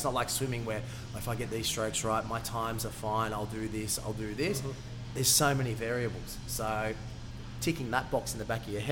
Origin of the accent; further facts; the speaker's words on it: Australia; and I'm just a part-timer from Australia